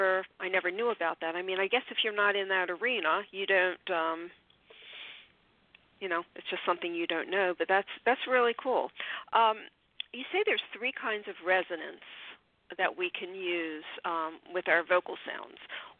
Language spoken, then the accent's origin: English; Baltimore, Maryland, United States; now in Florida, United States; And I come from Baltimore, where T's are pronounced as D's. Everything's really pronounced wrong there. So I live in Florida now, and I've been here for several years.